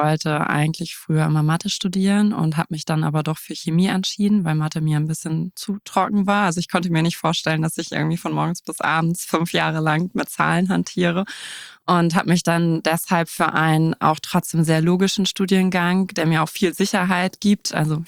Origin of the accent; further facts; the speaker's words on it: Northern Germany, Germany; ich bin 37 Jahre alt und ich komme aus Norddeutschland, wohne seit über 15 Jahren in Hamburg